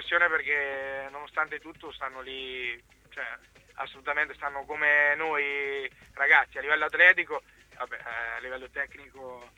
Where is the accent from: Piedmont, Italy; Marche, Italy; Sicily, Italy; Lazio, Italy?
Marche, Italy; Ancona; sono d'Ancona